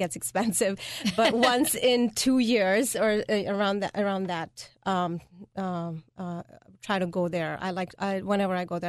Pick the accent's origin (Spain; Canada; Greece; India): India; moved away as an adult; now in United States; I came to the United States very young, when I was 22. And before that, I grew up in India with my parents and my brother. So my dad was in the Indian military, so Indian Army.